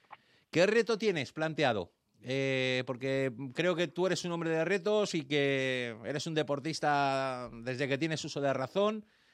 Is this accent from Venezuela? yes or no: no; Madrid, Community of Madrid, Spain; como madrileño que soy